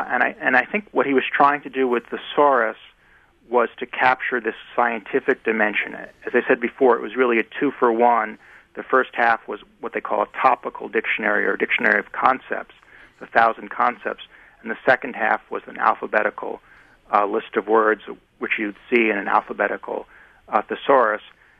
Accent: Massachusetts, United States; from my home state of Massachusetts.

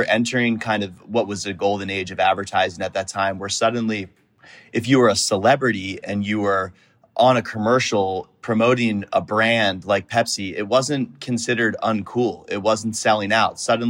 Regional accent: Philadelphia, Pennsylvania, United States; I was growing up in the Philadelphia area and I loved sports.

